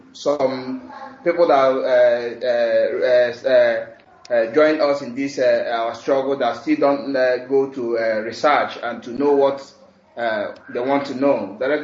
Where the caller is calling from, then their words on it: Dakar, Senegal; I'm calling from Dakar, Senegal.